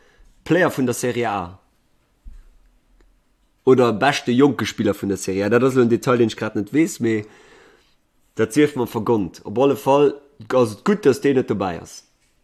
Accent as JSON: {"language": "German", "country": "Georgia", "said": "Ich komme aus Görgien."}